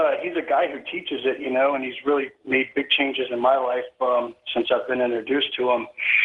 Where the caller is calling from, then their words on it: Dublin, Ohio, United States; Dublin, Ohio.